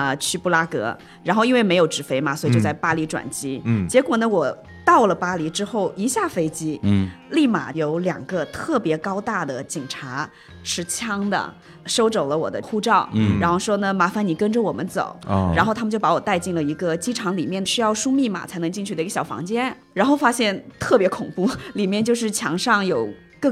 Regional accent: South China, China; 就作为南方人吧，从小没大接触过雪啊

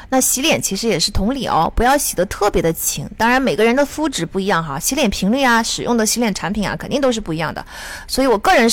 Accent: South China, China; 作为一个南方人，我成年前其实根本没有听说过世界上还有搓澡这回事的存在哈。我没有在北方长期生活过

